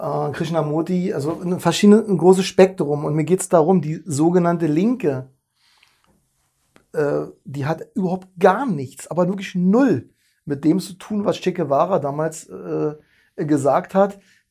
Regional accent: Berlin, Germany; Bei uns in Berlin, Berlin Synagoge, Oranienburger Straße

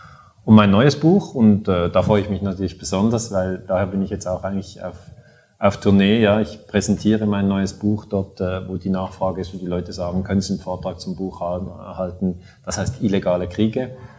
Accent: Switzerland; ich bin 44 Jahre alt, ich komme aus der Schweiz.

